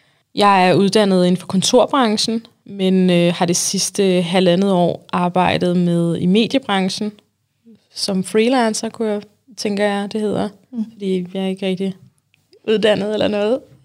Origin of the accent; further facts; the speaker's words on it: Helsingør, Capital Region of Denmark, Denmark; Jeg er 30 år gammel, og jeg bor på Amager og er oprindeligt fra Helsingør. Min familie er faktisk palæstinenser, men jeg er den eneste i familien, der er født og opvokset her i Danmark.